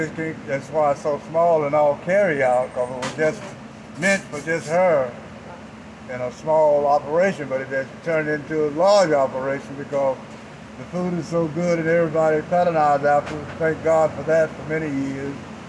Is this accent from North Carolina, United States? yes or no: no; Madison, Georgia, United States; born there; now in Ellenwood, United States; I was born in Morgan County, Madison, Georgia, but I live out in Ellenwood, Georgia.